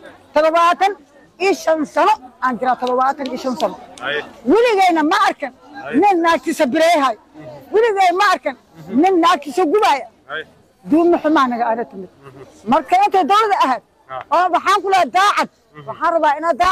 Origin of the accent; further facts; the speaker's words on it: Qoryooley, Lower Shabelle, Somalia; born there; waxaan ku dhashay degmada Gaabiro meel la yiraa Qoryooley bartankeed tuul ku taal weligee waxaan jiraa tobobaatan iyo shan sano